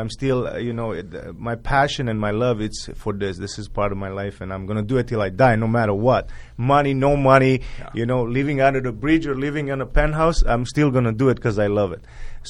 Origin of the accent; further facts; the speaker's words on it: Romania; I'm going to take them to see Dracula, to visit the Dracula Castle as well in my hometown as well.